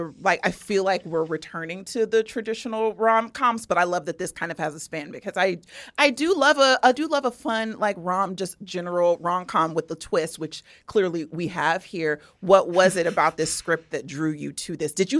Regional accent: Sacramento, California, United States; now in Oakland, United States; I'm originally from Sacramento, but then I moved to Oakland and went to San Francisco State.

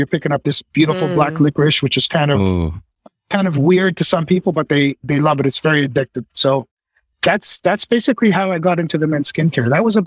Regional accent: Toronto, Ontario, Canada; born there; I was born in Toronto, and my studio is just about 30 minutes north of Toronto. Born to Italian immigrants. My dad came here and my mom came here when they were young. So I was raised in a family of hairstylists and barbers.

